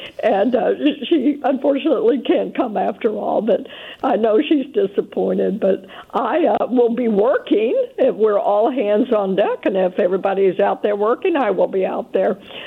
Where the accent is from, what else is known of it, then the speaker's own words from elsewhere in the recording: Memphis, Tennessee, United States; now in New Orleans, United States; Though I was raised in the South in Memphis, it's not the same as the culture of New Orleans.